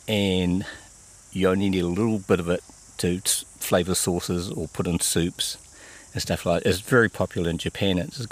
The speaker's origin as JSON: {"language": "English", "town": "Lower Hutt", "region": "Wellington", "country": "New Zealand", "said": "I'm from Lower Hutt and I grow yuzu."}